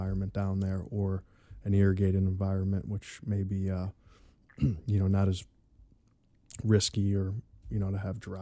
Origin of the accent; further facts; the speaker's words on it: Missouri, United States; now in Mississippi, United States; I grew up in Missouri and went to school at University of Missouri. So you're probably maybe wondering how I got into peanuts being from Missouri.